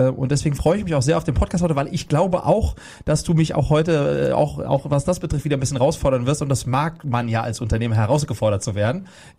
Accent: Berlin, Germany; Also, ich komme aus Berlin-Kladow. Es war eine kleine Reise, aber eine, die sich mächtig gelohnt hat. Also, kurz zu mir. … Ich sozusagen lebe im schönen Berlin-Kladow mit meiner Familie, zwei Mädels, 6 und 8 Jahre alt.

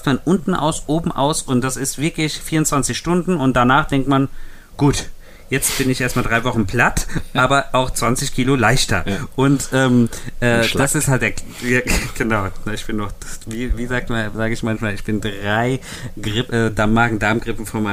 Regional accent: Hesse, Germany; ich komme aus Hessen

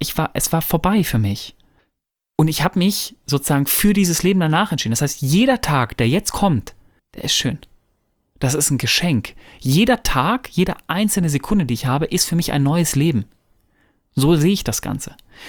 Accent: North Rhine-Westphalia, Germany

